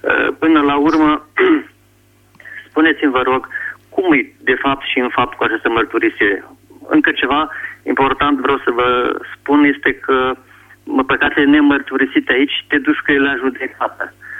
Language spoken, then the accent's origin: Romanian; Oradea, Bihor County, Romania; și sunt din Oradea